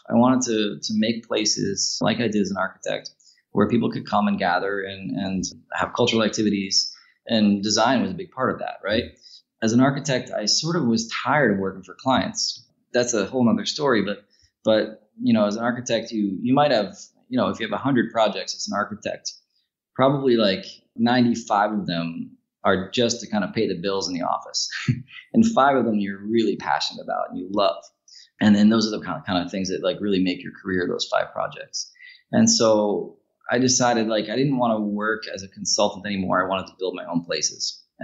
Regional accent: Westchester County, New York, United States; It starts in New York. I was born in Manhattan. Like any sort of middle-class family in the 1980s, we moved out and lived in the suburbs for the majority of my childhood. So I lived in Westchester County outside of New York City.

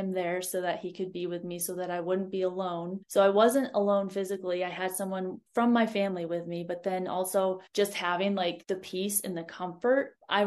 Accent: Ohio, United States; I grew up in Ohio, like flat Ohio.

